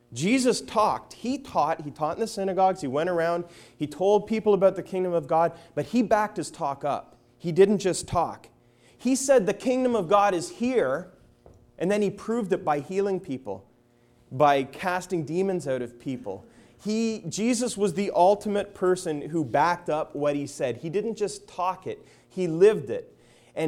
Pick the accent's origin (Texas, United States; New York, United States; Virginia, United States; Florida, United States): Virginia, United States; It was about 10 feet high in my hometown that led into the York River, a place you would never swim in now, but it was a little cleaner back then.